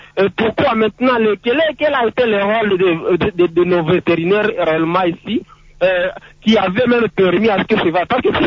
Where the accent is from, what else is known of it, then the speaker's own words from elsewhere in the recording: DR Congo; Mais ce qui n'est pas le cas ici chez nous en RDC